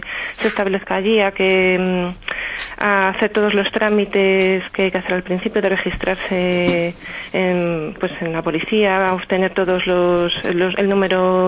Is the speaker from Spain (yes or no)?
yes; Salamanca, Castile and León, Spain; Yo soy de Salamanca y el invierno de Salamanca no tiene mucho que envidiar al invierno noruego.